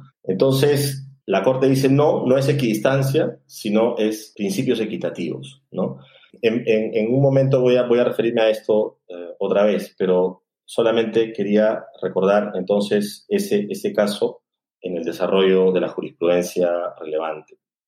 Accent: Peru; debería anotar como abogado peruano

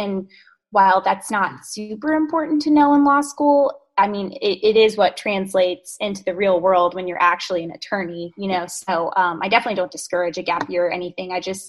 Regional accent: North Carolina, United States; I'm from North Carolina. Here my whole life and then really wanted to be in DC for law school, which was awesome.

